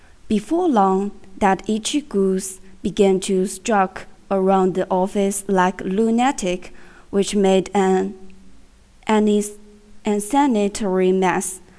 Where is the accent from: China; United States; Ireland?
China; Xiangyang, Hubei; My hometown is located in central China, in the northwest of Hubei province. Shanfan now changed its name to Xiangyang.